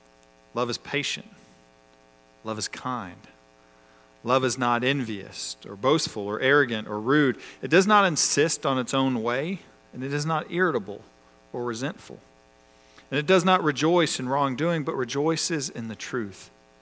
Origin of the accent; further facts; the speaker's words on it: Enterprise, Alabama, United States; born there; also born or lived in Germany; I was born down in Enterprise, Alabama, at Fort Rucker. I was born kind of into the military. And shortly after I was born, we moved to Germany, kind of out of the country.